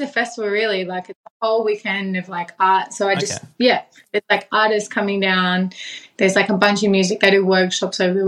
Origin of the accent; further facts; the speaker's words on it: West Coast, United States; because I grew up on the West Coast and so I always grew up with sunsets and then moved here